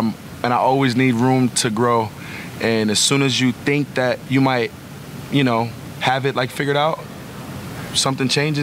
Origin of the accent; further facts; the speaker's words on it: New Jersey, United States; now in Buffalo, United States; I'm from Jersey. I went to school in Philly.